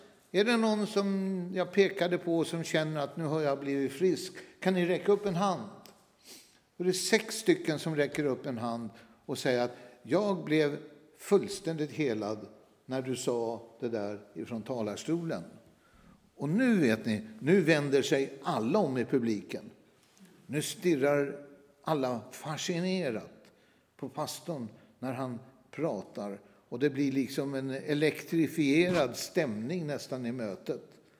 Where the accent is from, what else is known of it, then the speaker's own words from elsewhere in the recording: Sweden; Och jag tänkte, jag är svensk, vet ni